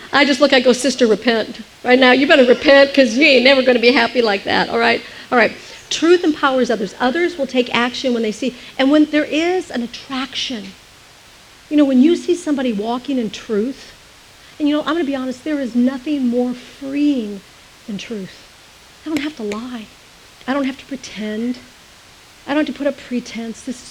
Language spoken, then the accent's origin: English; East Coast, United States; now in California, United States; I came from the East Coast. We moved here from outside of New York.